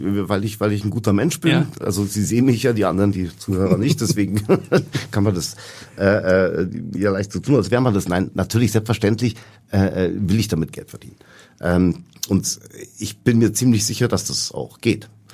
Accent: Munich, Bavaria, Germany; Und ich bin in München geboren, aufgewachsen und musste mich dann irgendwie, damals musste man sich noch entscheiden für eine Staatsbürgerschaft.

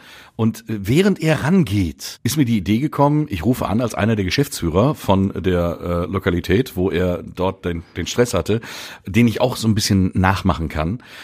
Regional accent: Willingen, Hesse, Germany; ich komme aus Willingen. Und aus dem wunderschönen Willingen, ne? Skispringen und der ganze Kram

